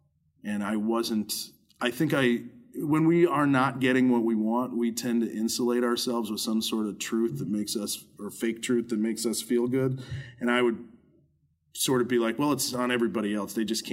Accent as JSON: {"language": "English", "town": "Chicago", "region": "Illinois", "country": "United States", "said": "But I think the best thing for me was leaving it all because I'm as a Chicagoan, I tend to have an affinity for dive bars."}